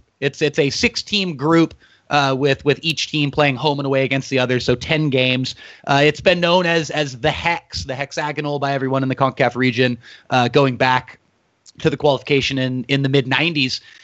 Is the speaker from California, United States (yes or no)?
yes; Watsonville, California, United States; growing up where I grew up, that was all there was in my hometown of Watsonville, which is a 90% Mexican-American population